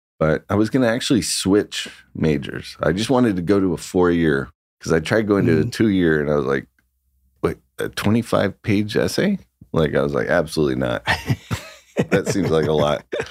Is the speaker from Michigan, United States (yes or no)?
no; Long Beach, California, United States; I'm from Long Beach, California.